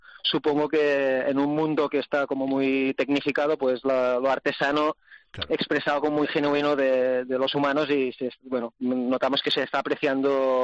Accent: Catalonia, Spain; Somos catalanes

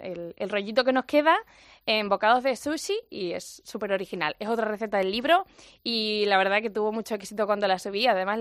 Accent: Higuera de la Serena, Extremadura, Spain; Yo soy extremeña.

